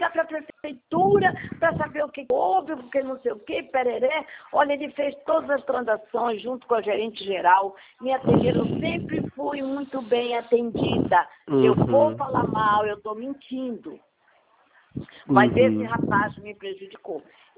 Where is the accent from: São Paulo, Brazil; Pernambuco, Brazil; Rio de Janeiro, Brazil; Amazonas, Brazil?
Amazonas, Brazil; Eu sou do Amazonas.